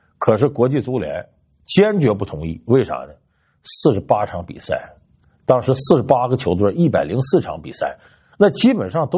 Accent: Northeast China, China; 用我们东北老家的话，这支球队不省心呢。

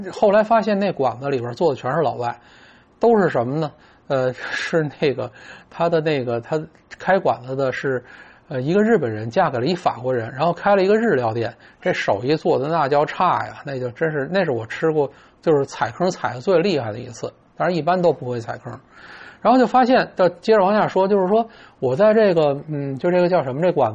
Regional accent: Singapore; 你比如我新加坡人

